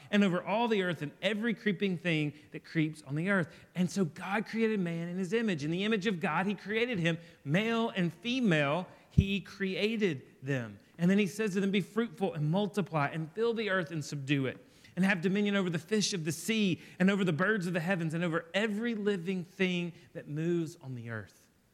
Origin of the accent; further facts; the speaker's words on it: Birmingham, Alabama, United States; and I'm from Birmingham, Alabama, and a huge Crimson Tide fan.